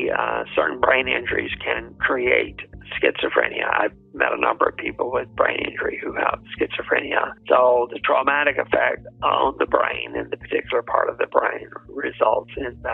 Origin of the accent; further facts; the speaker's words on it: the South, United States; accent: southern; My southern accent's not helping me much.